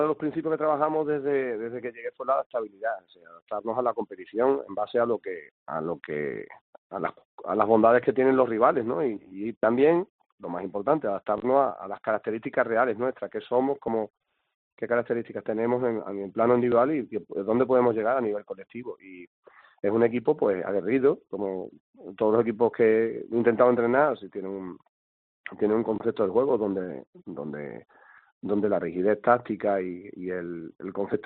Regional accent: Almendralejo, Extremadura, Spain; La suerte que tengo es que no vivo allí. Soy de Almendralejo.

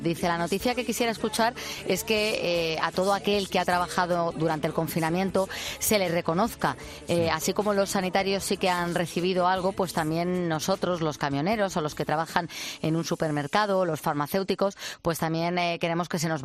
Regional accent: Coslada, Community of Madrid, Spain; soy de Coslada, en Madrid

